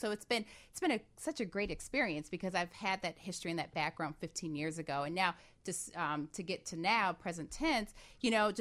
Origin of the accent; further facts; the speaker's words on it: Chicago, Illinois, United States; I'm from Chicago.